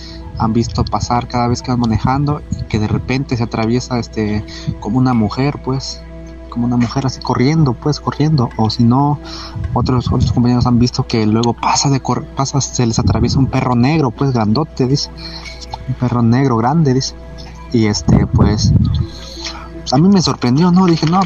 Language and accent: Spanish; Oaxaca, Mexico; Yo soy originario aquí de la Sierra Mija, aquí de Oaxaca.